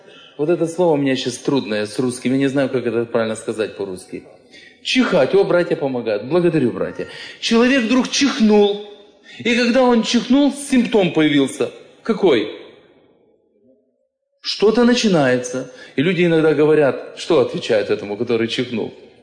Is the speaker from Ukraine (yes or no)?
yes; Ukraine; Russian is a second language; я к вам приехал с Украины, и у меня с русским языком очень трудно.